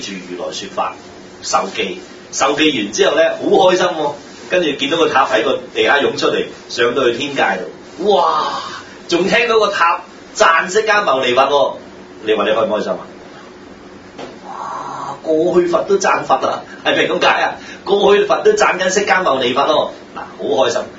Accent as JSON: {"language": "Cantonese", "country": "China", "said": "即係我哋中國人講話棺材裏面有個人喎"}